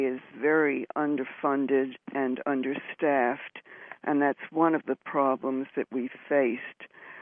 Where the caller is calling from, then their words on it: New Hampshire, United States; I'm in New Hampshire.